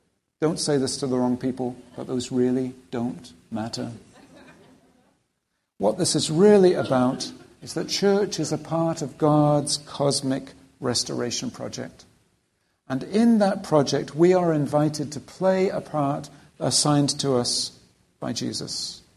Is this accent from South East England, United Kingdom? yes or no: no; Wales, United Kingdom; As a Welsh person, I'm actually waiting for this very fine principle to be applied to the Welsh.